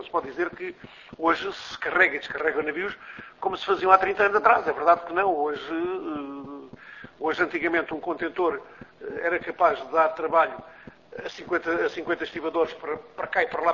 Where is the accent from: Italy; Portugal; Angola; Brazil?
Portugal; como português, também me preocupa, porque. E como português que trabalha por conta de outra